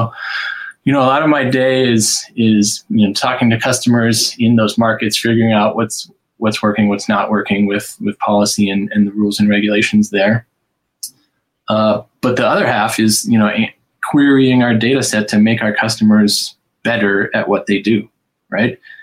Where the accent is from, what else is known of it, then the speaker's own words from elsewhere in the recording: Iowa, United States; You know, I grew up in the Midwest in Iowa, and my undergraduate degree was in chemical and biochemical engineering.